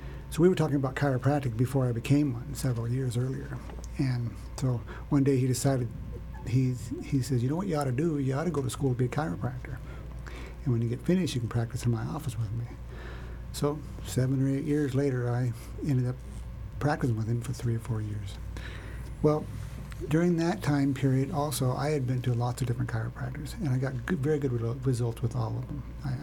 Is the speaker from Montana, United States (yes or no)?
yes; Montana, United States; also born or lived in Alaska; I grew up in Montana and finished high school in Delta Junction, Alaska. And then when the pipeline was over in 77, I moved back and we had purchased a cattle ranch.